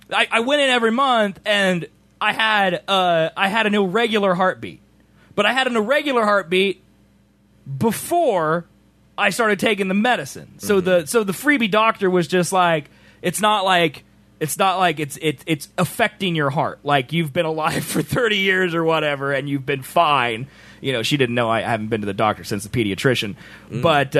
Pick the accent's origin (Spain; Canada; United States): Canada; Maybe he's excited we're from Canada.